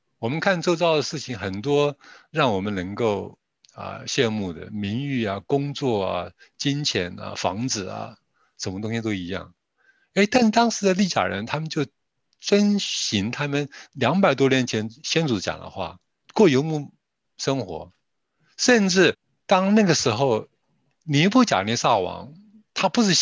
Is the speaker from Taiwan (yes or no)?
no; China; 我常常讲说，我们中国人呢、拜佛啊，拜什么拜了一辈子，神怎么会拣选我们成为他的儿女？